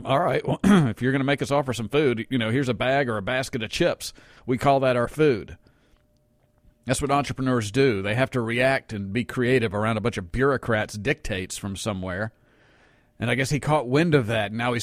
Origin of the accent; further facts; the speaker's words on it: Long Island, New York, United States; born there; My family spent a good amount of time in New York. I was born in Long Island.